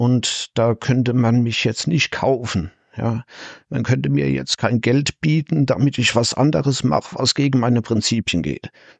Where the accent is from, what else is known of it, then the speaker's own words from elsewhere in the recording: Kaiserslautern, Rhineland-Palatinate, Germany; now in Hannover, Germany; Ich komme aus der Pfalz, Rheinland-Pfalz, aus der Nähe von Ludwigshafen, gebürtig allerdings in Kaiserslautern, bin also Premium-Pfälzer, wohne aber jetzt tatsächlich in der Nähe von Hannover